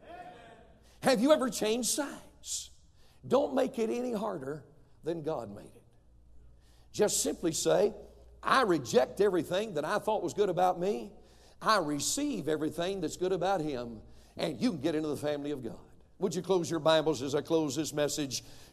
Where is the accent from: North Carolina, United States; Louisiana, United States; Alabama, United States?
North Carolina, United States; I'm from North Carolina. We would say they were as crooked as a dog's hind leg.